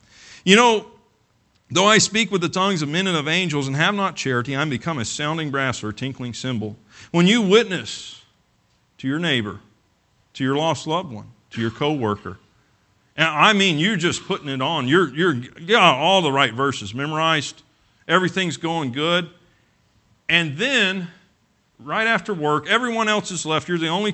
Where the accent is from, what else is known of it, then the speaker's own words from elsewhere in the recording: the South, United States; Now, I'm from the South. I can do this really well.